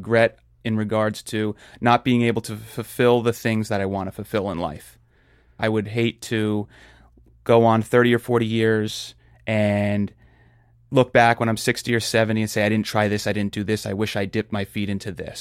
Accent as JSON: {"language": "English", "region": "New Jersey", "country": "United States", "said": "I'm from Jersey."}